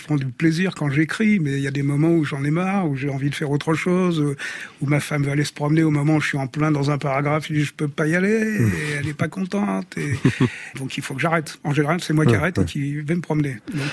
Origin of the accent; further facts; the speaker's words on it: Paris, Île-de-France, France; born there; j'habitais pas à Paris à l'époque, et quand elle a su que je venais me réinstaller à Paris, parce que je suis un Parisien de naissance